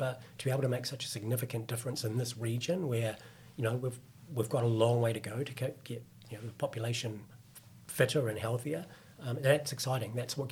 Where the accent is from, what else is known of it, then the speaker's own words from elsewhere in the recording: New Zealand; I'm a Kiwi, so which is why I've got this horrible accent